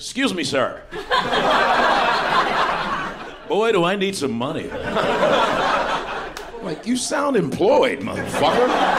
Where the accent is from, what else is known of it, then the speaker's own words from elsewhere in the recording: Chicago, Illinois, United States; And I'm from Chicago, and this is the greatest city on the planet.